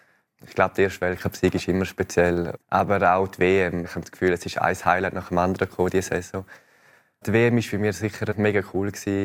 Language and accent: German; Graubünden, Switzerland; Es ist für mich so etwas vom Grössten, was man als Bündner erreichen kann.